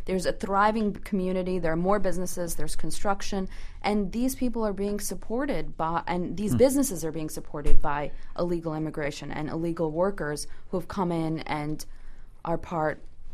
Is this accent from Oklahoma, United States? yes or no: no; Danbury, Connecticut, United States; You know, I'm from Danbury. I grew up there.